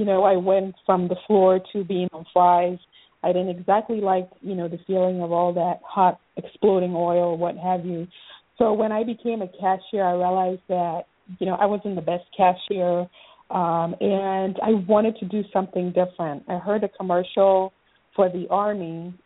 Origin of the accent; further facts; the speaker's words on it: Ghana; Because also growing up in Ghana, and I don't know if it's still the same way today